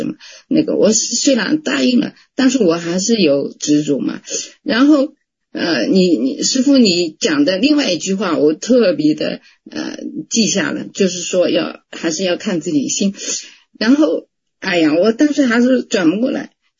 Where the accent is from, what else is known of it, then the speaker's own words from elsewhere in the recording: Nanjing, Jiangsu, China; 我是南京的